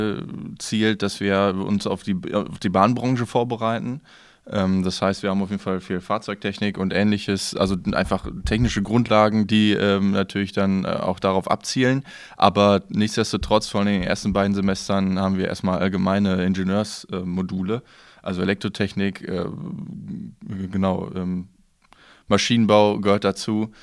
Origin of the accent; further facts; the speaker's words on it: Rottenuffeln, North Rhine-Westphalia, Germany; Ich komme aus Rottenuffeln, genau, hier studiere hier in Minden digitale Bahnsysteme auf dem Rail Campus. Komme hier auch aus der Umgebung, sehr nah gelegen, habe einen kurzen Weg hierhin.